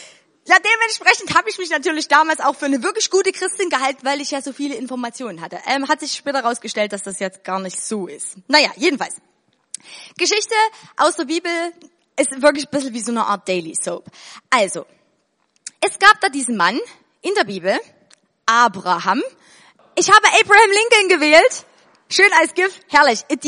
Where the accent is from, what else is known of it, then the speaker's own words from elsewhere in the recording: Chemnitz, Saxony, Germany; ich habe immer schon ganz bewusst gesagt, ich komme aus Deutschland. Und dann haben die Leute immer schon gefragt, aus welcher Stadt kommst du denn? Und dann habe ich gesagt, Chemnitz.